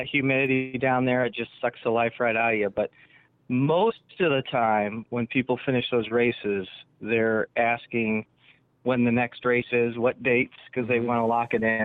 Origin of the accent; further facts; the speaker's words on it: California, United States; Well, I grew up in California and actually started on the roadside.